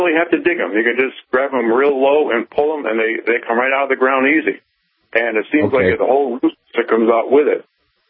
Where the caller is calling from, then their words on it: Massachusetts, United States; Good, thank you. I'm from Massachusetts.